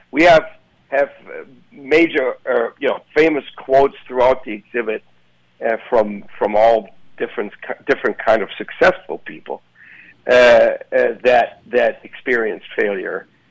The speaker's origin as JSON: {"language": "English", "town": "Soltau", "region": "Lower Saxony", "country": "Germany", "tie": "born or raised there", "also_born_or_lived": "Hanover", "second_language": "English", "said": "I grew up in a little town called Soltau, which was only about 30 miles away from the Iron Curtain at the time. But I was born in Hanover, so I, you know, the non-accent German is spoken up there."}